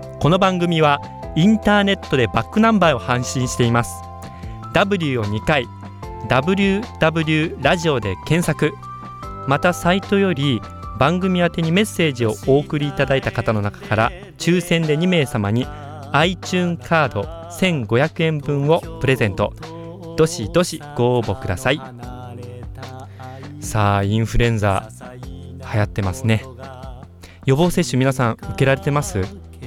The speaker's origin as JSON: {"language": "Japanese", "region": "Fukuoka", "country": "Japan", "said": "私の地元九州福岡には鉄鍋餃子、ご存知ですかね、鉄鍋餃子があります。"}